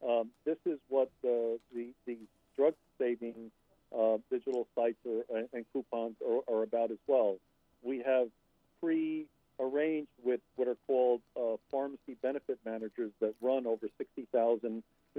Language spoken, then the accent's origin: English; Spain; now in United States; I'm originally from Spain. I speak, you know, fluent Spanish and a few other languages, but I was raised in a multicultural Hispanic community